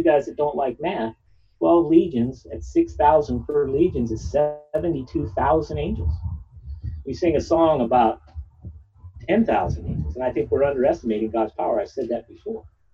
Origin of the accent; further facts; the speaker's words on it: Texas, United States; I'm from Texas. That's where I met him.